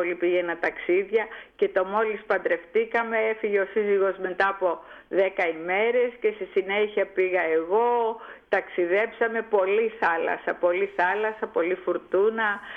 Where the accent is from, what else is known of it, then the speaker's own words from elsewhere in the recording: Santorini, South Aegean, Greece; Εγώ είμαι από Σαντορίνη.